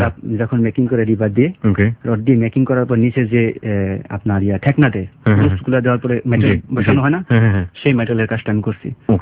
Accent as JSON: {"language": "Bangla", "town": "Munshiganj", "region": "Dhaka Division", "country": "Bangladesh", "lives_now": "Singapore", "said": "Munshiganj."}